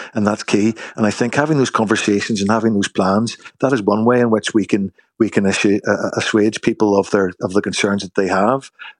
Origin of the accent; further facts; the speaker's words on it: Belfast, Northern Ireland, United Kingdom; growing up in the Troubles in East Belfast was really liberating.